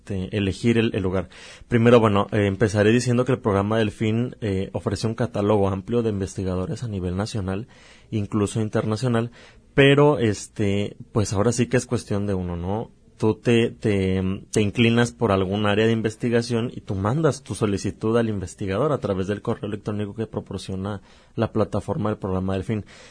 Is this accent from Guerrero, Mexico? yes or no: yes; Acapulco, Guerrero, Mexico; Yo vengo de la Universidad Autónoma de Guerrero, específicamente de la ciudad de Acapulco. Pues es mi ciudad. Ahí nací, ahí crecí, ahí estoy estudiando.